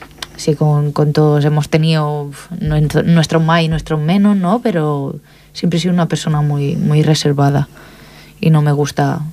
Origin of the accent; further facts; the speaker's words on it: Pont de Vilomara, Catalonia, Spain; como era muy barrullera y muy así callejera del pueblo, del Pont de Vilomara, ni más ni menos